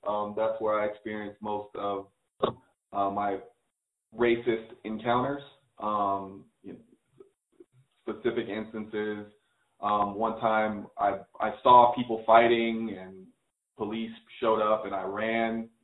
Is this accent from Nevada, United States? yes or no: yes; Las Vegas, Nevada, United States; also born or lived in Chicago; All right. So I was born in Chicago, raised in Las Vegas. As a black kid, you know, I dealt with race issues, not every day, but more than half the year, I'd say.